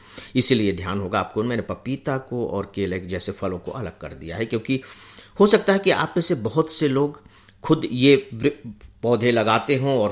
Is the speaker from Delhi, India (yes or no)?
no; Chandrameda, Chhattisgarh, India; मेरे गांव चंद्रमेढ़ा में, जो सरगुजा जिले में है छत्तीसगढ़ के